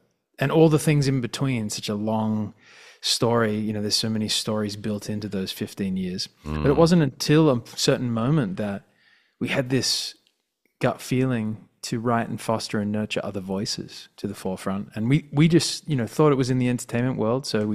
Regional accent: Australia; I'm being very Australian

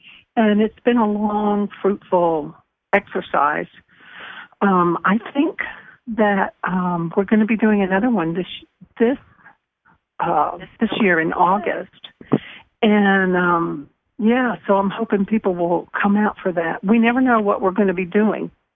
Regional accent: Indiana, United States; I'm going back home to Indiana.

